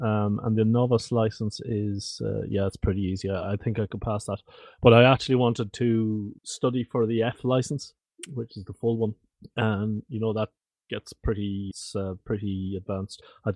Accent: Netherlands; accent: Dutch; English is a second language; I'm in the Netherlands. Can't you tell from my Dutch accent?

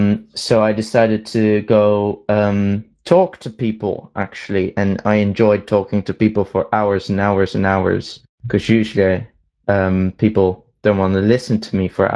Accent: Netherlands; I'm from the Netherlands, Europe, which is Northern Hemisphere.

